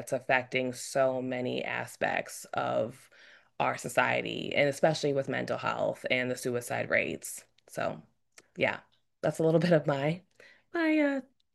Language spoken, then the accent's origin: English; Chicago, Illinois, United States; But first of all, being a Chicagoan, and hearing the story growing up